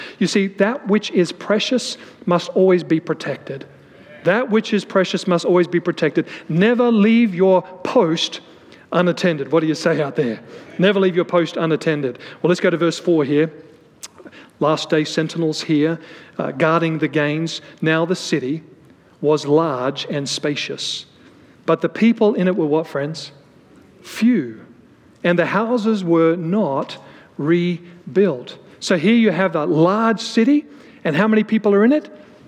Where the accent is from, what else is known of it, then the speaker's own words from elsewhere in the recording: Australia; North America, my home country of Australia, New Zealand, and Great Britain and others.